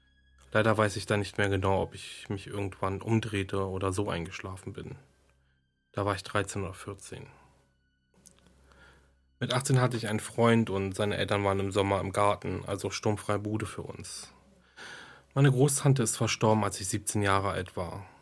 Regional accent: Berlin, Germany; ich komme auch aus Berlin

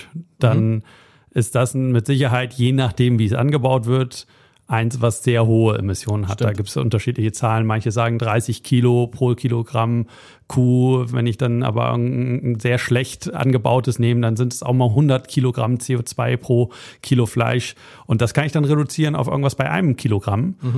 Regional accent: Germany; Kate ist Holländerin, Luisa ist Portugiesin, ich bin Deutscher.

